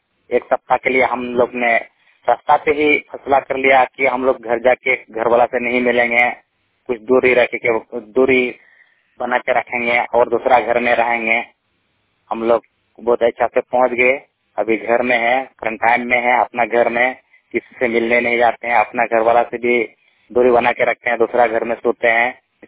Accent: Dumka, Jharkhand, India; पंचायत बंदर जोड़ा दुमका रामगढ़ की रहने वाला हूँ।

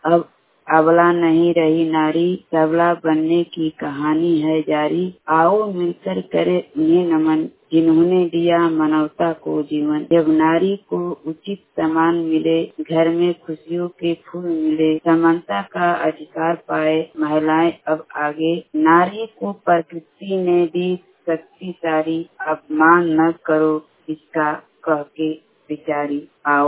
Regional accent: Dilaon, Bihar, India; ग्राम दिलाओं जिला कैमूर रोहमा का निवासी हूँ।

